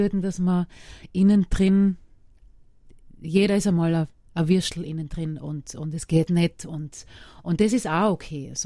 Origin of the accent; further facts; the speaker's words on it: Lower Austria, Austria; also ich bin ja nicht in Wien aufgewachsen, sondern mit Wien, 30 Kilometer, 40 Kilometer war Wien entfernt von mir und war natürlich viel in Wien